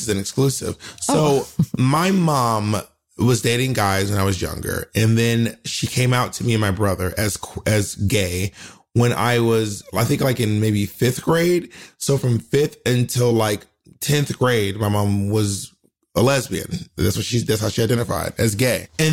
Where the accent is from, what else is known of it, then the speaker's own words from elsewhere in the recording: Georgia, United States; And I'm from Clayton County, which is not one of the nicer suburbs. Let's put it that way.